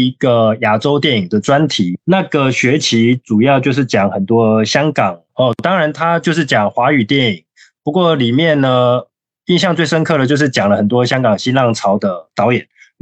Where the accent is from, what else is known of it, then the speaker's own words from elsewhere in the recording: Taiwan; moved away as an adult; 我是差不多在2009年的时候，去法国念书。我是台湾人，然后那时候我其实已经在工作了，在教英语